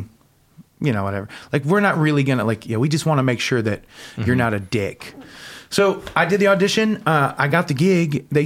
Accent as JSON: {"language": "English", "town": "Cleveland", "region": "Ohio", "country": "United States", "lives_now": "Nashville, United States", "said": "No, I'm from Cleveland, Ohio."}